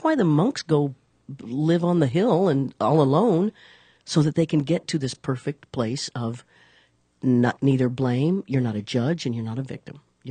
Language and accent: English; Leavenworth, Kansas, United States; born there; I said I was born. I was born in Leavenworth, Kansas. I wanted to be a rock star.